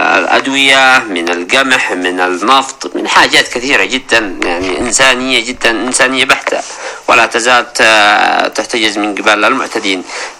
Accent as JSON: {"language": "Arabic", "country": "Yemen", "said": "لن نقبل كيمنيين أعزاء كرماء شعب عزيز كريم"}